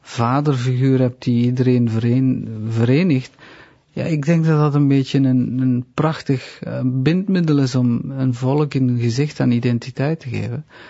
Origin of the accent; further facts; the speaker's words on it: Belgium; En ja, ik ben Belg. Ik bedoel, ik heb de meeste tijd van mijn bestaan hier rondgelopen. Ik ben Belg.